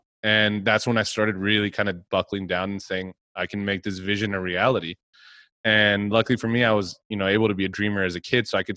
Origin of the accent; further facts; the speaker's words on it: Texas, United States; And I'm from Texas. I have a bunch of friends there.